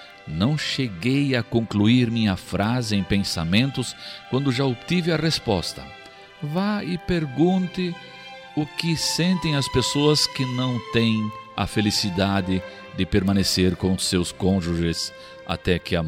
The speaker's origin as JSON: {"language": "Portuguese", "town": "Blumenau", "region": "Santa Catarina", "country": "Brazil", "tie": "born or raised there", "said": "E ela incluiu Blumenau, e isso me encantou porque é minha cidade natal."}